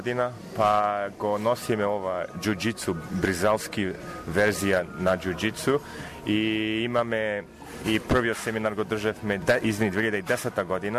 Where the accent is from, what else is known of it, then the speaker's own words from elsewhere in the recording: Sydney, New South Wales, Australia; Татко и мајка ми од Прилеп се, дошле 70-та година во Австралија, јас сум роден 74-та во Сидни, во Когра. И веќе таму сум пораснат, таму јазик учевме и на македонски